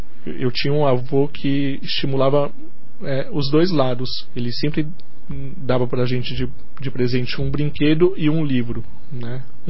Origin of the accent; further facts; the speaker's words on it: São Paulo, Brazil; now in Curitiba, Brazil; Sou paulistano, né? Estou aqui em Curitiba, moro aqui em Curitiba desde 2010, mas já tinha uma relação com a cidade muito grande, que eu passei praticamente todas as minhas férias aqui da infância e da adolescência na casa dos meus tios.